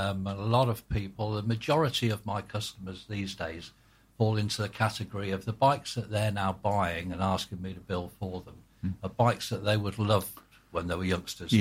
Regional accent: Chester, North West England, United Kingdom; started, I guess, in the children's section of the public library in Chester, my hometown.

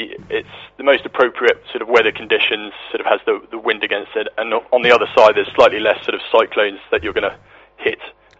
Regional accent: South East England, United Kingdom; I'm from towards Hythe, between Hythe and, Canterbury.

